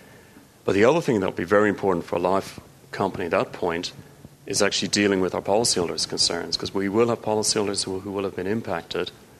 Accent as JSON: {"language": "English", "town": "Dublin", "region": "Leinster", "country": "Ireland", "tie": "born or raised there", "also_born_or_lived": "London", "said": "Of course, I was brought up in Dublin, so I saw a lot of terrorist activity for many years."}